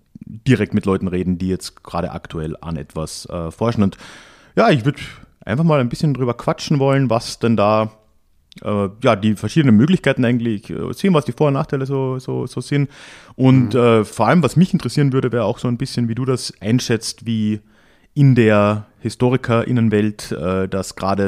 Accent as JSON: {"language": "German", "region": "southern Austria", "country": "Austria", "said": "meinen Nachnamen so richtig ausgesprochen hat, wie man das bei uns in Südösterreich macht"}